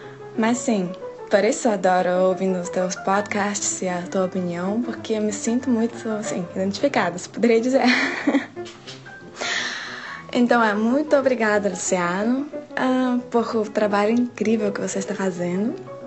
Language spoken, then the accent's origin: Portuguese; Moscow, Russia; Portuguese is a second language; now in Düsseldorf, Germany; sou russa de Moscou, mas agora estou estudando e trabalhando em Alemanha, na cidade de Düsseldorf.